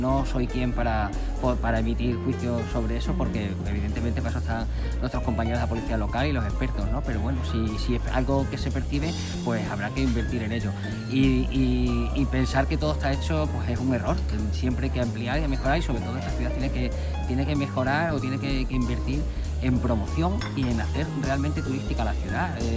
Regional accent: Cáceres, Extremadura, Spain; born there; now in Badajoz, Spain; de Cáceres, nacido en Cáceres, pero bueno, yo soy ya más de Badajoz que porrina, ¿sabes? Porque además no solamente vivo en esta ciudad

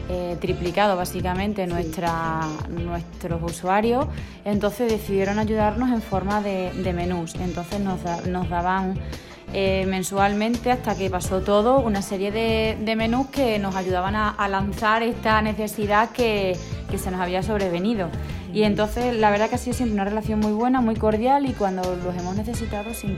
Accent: Extremadura, Spain; Sí, soy extremeña y de un pueblo de aquí de Badajoz

